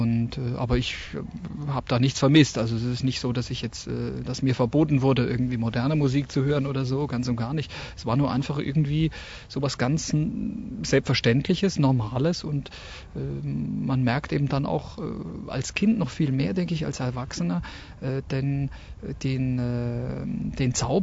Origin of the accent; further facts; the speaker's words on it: Munich, Bavaria, Germany; ich bin in München aufgewachsen